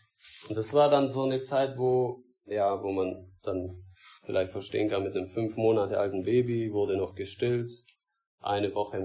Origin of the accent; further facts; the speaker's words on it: Metzingen, Baden-Württemberg, Germany; Genau, ich habe vorhin nicht gesagt, von wo ich komme. Also wir sind aus Metzingen, vielleicht kennst du der eine oder andere.